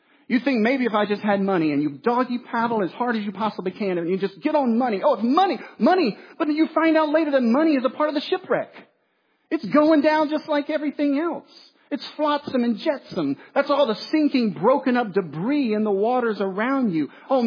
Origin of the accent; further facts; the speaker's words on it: the South, United States; it's tough as a Southerner because you think you're a Christian already.